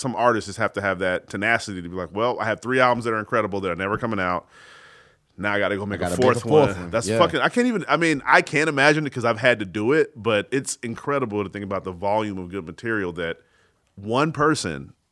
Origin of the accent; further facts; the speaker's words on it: Atlanta, Georgia, United States; hey, Atlanta, my hometown, I'm from there. We got to do a show in Atlanta.